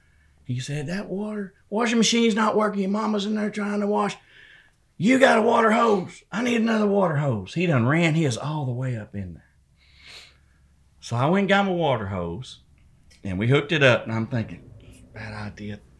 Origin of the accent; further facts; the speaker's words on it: Texas, United States; septic tanks have been a big part of my life living in the country. We're from East Texas, out in the country.